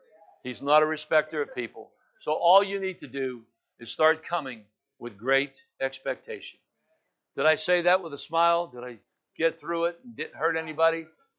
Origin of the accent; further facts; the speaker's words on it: Coppell, Texas, United States; He says, my backyard, this is my backyard. I was born and raised in Coppell.